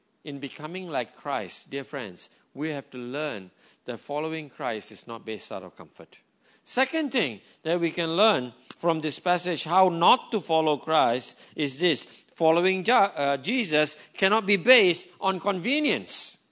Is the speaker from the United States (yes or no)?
no; Malaysia; Yes, I am Malaysian Indian.